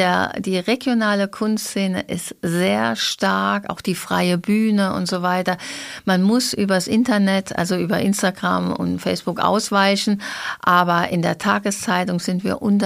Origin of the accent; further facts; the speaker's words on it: Kleinblittersdorf, Saarland, Germany; Ich komme ja aus Kleinbittersdorf.